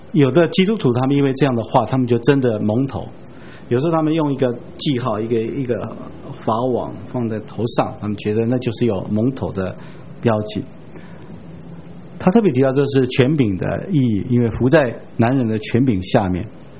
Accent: Taiwan; 我们台湾人有时候会这样讲

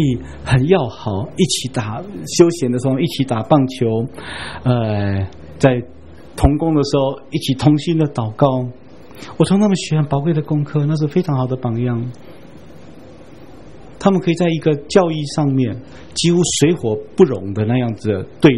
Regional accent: Fujian, China; 他是我们是福建人

